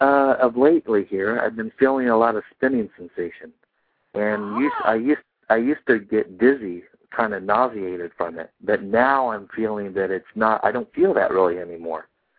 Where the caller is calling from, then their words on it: Indiana, United States; I'm calling from Indiana.